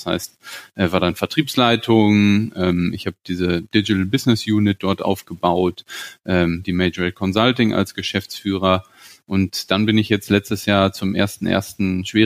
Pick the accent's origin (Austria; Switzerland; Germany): Germany; Gütersloh, North Rhine-Westphalia; Ich bin eben auch in Gütersloh aufgewachsen.